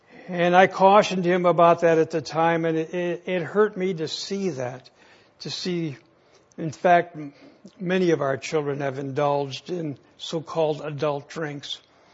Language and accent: English; Wisconsin, United States; I grew up in Wisconsin. My dad was a bartender and had uncles who owned taverns and resorts.